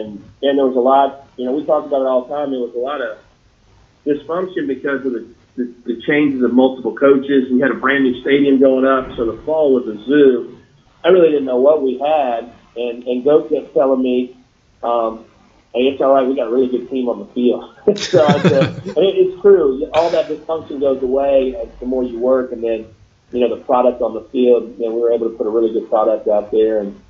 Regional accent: Bloomington, United States; Even though I was from Bloomington, he was down the road there, you know.

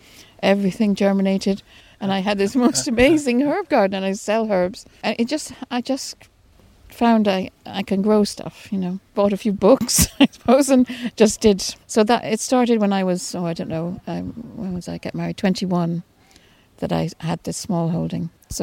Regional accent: Barbados; moved away; when I was brought up in Barbados, and we had a maid and a gardener

